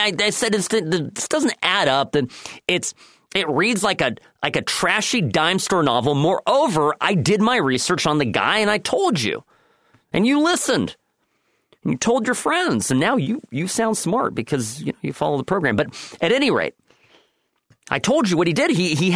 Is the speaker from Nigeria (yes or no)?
no; California, United States; I say, I'm from Orange County, and they look at me like I fell off the turnip truck.